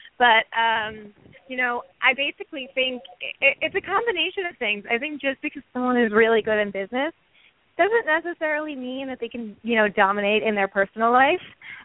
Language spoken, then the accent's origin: English; New York, United States; Afterwards, I had moved to Westchester. I'm from Westchester originally.